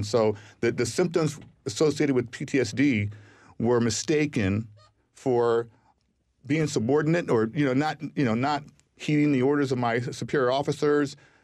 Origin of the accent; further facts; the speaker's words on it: Pasadena, California, United States; I come from a loving family. I grew up in Pasadena, which is not that far from here. Seven kids. I'm the oldest.